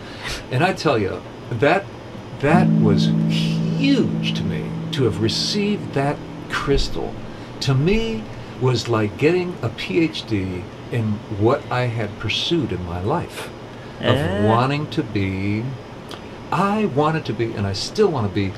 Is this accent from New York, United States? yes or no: no; California, United States; born there; also born or lived in New Mexico; I was born in California, and then I went to New Mexico